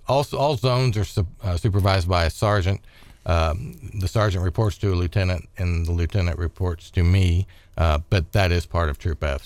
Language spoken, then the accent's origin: English; Kansas City, Missouri, United States; I was originally from Kansas City, and there were no openings in Kansas City at that time.